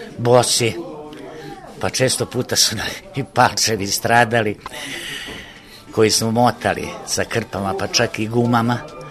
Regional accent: Vršac, Vojvodina, Serbia; moved away as an adult; Rođen sam u Vršcu godine 1947. davne. Od oca radnika i majke domaćice. U Vršcu završio sam osnovnu školu, srednju školu.

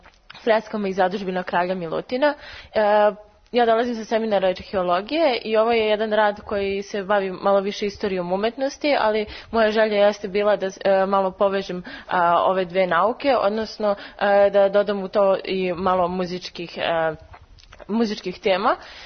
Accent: Belgrade, Serbia; dolazim iz Beograda

